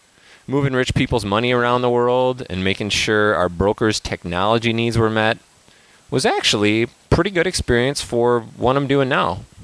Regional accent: St. Paul, Minnesota, United States; also born or lived in Madison, Wisconsin; now in -; I grew up in St. Paul, Minnesota, in a traditional family where I was the youngest of two kids.

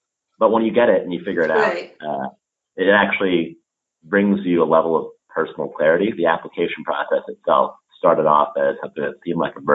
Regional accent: Los Angeles, California, United States; now in Boston, United States; So, born and raised in Los Angeles with a fairly large family, a lot of whom immigrated to the U.S. a little while before I was born.

